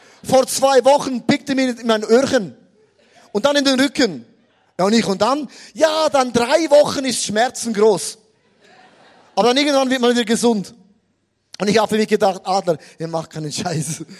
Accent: Switzerland; Ich bin aus der Schweiz, die ist ja nicht groß, wir sind neutral.

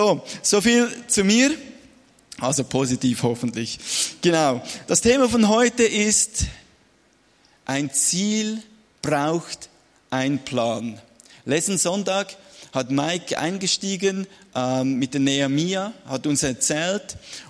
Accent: Zurich, Switzerland; Ich komme aus der Schweiz, wie ihr hört, von Zürich.

